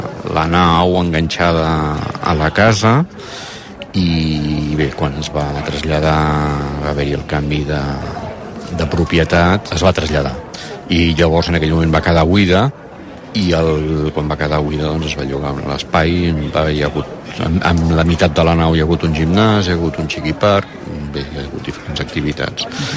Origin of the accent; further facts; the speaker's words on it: Camprodon, Catalonia, Spain; Bé, recordo de petit, estava aquí a Camprodon, sortint de col·legi